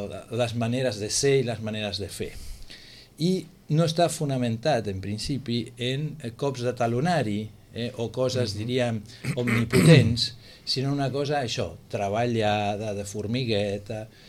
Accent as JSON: {"language": "Catalan", "region": "Catalonia", "country": "Spain", "said": "perquè jo també sóc català, jo també sóc del Barça"}